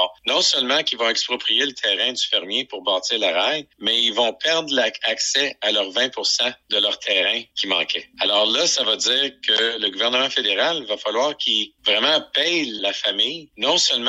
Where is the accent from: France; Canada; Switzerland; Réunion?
Canada; C'est pas juste ça en tant que Canadien et de contribuable de taxes.